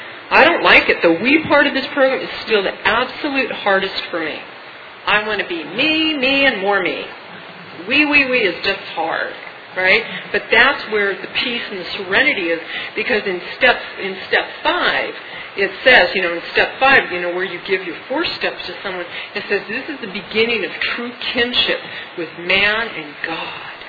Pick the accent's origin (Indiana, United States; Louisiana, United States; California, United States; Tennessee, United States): California, United States; Glendale; I was 7 years old. I was born and raised in Glendale, California.